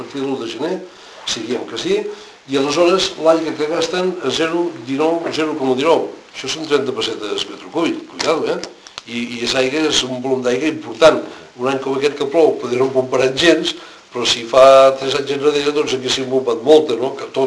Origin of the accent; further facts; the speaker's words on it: Catalonia, Spain; I sóc de Vallès.